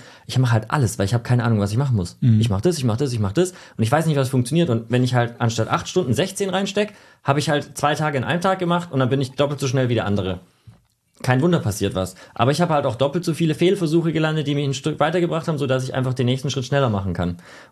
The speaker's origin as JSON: {"language": "German", "country": "Germany", "said": "ich bin Deutscher."}